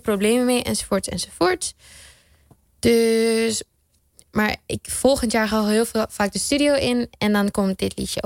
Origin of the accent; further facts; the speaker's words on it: Suriname; Dus we komen allemaal uit Suriname.